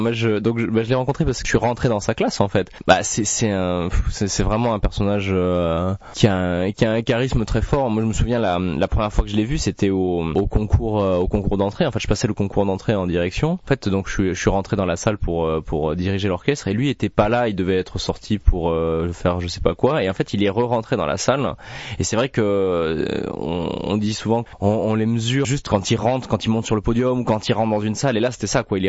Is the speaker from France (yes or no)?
yes; Carcassonne, Occitanie, France; also born or lived in Paris; J'étais dans une toute petite école de musique à Carcassonne, là où j'ai grandi.